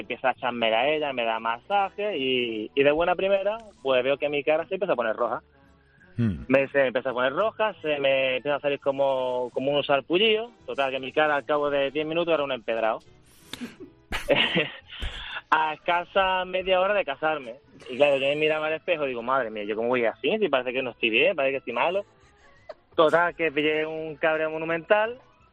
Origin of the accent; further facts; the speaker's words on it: Regordo, Andalusia, Spain; yo soy de Regordo, aquí de un pueblo de Málaga